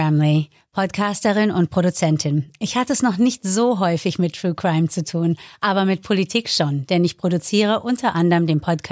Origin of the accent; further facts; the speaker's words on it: United States; zum Beispiel in die USA, mein Heimatland